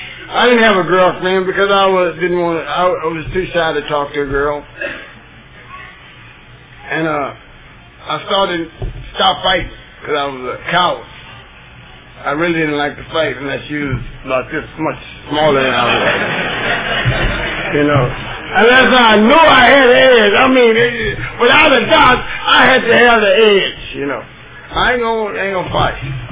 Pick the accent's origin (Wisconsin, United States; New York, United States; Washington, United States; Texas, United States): Texas, United States; Galveston; I was born and raised in Texas, Galveston. And that might be 95% of the problem.